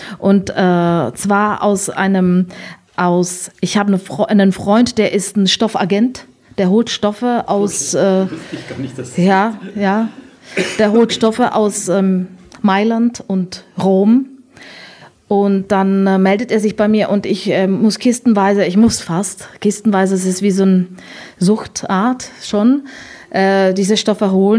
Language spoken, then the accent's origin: German; Germany; accent: German; Ich habe einen Akzent. Sie sagen, ich habe einen deutschen Akzent.